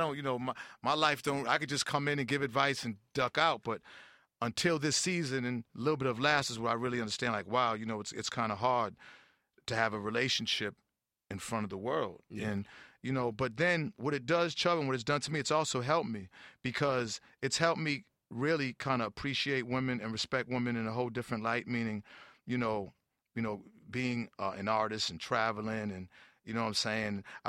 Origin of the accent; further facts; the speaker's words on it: Boston, Massachusetts, United States; I'm from Boston.